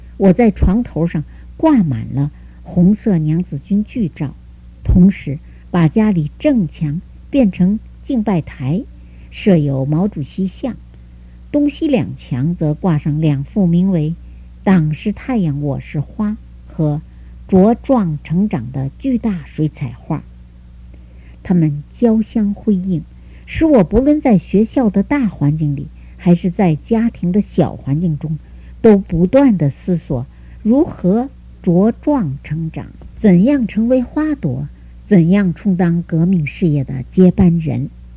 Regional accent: China; 我以身为大陆人自豪

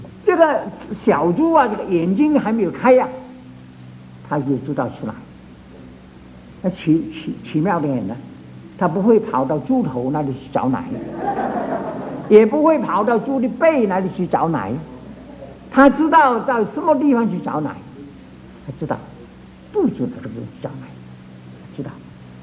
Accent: Fuzhou, Fujian, China; 我如果讲我这个福州，我是福州人的

